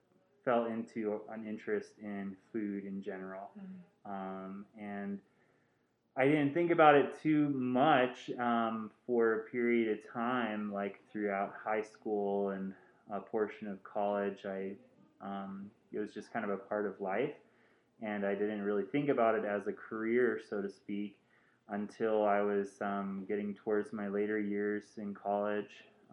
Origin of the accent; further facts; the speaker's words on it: Crestone, Colorado, United States; So I grew up in the San Luis Valley, and I'm from Crestone originally